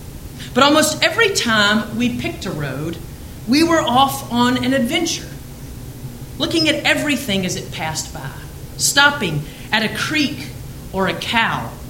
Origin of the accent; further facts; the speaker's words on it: Warrenton, Georgia, United States; Growing up in my hometown of Warrenton, Georgia, you've heard me tell stories about it before.